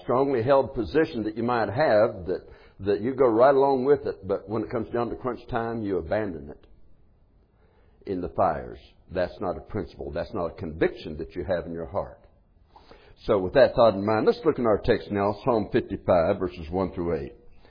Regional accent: United States; born there; I do not have a choice in being American. I was born here, but I'm glad I am.

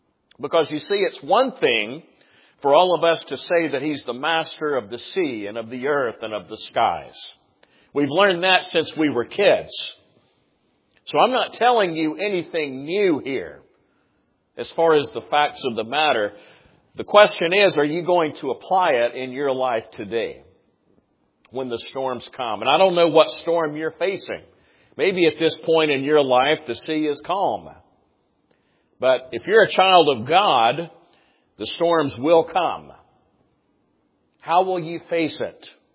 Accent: South Carolina, United States; You know, the area where I was born and raised there in South Carolina is like this

